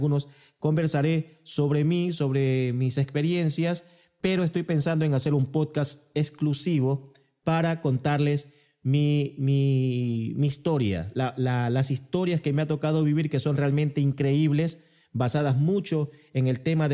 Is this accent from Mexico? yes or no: no; Ecuador; now in Moscow, Russia; Yo soy ecuatoriano, pero vivo en Rusia, en Moscú, desde el año 2012.